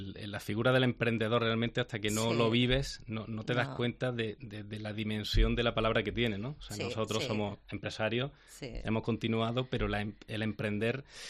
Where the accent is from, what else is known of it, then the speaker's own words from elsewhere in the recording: Huétor-Tájar, Andalusia, Spain; somos de allí, de Huetortájar.